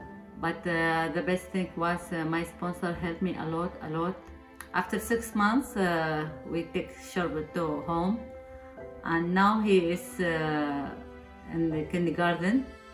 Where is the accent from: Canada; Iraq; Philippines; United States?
Iraq; English is a second language; I told him yes, I am Arabic, and she said, where are you from? I told him I am from Iraq.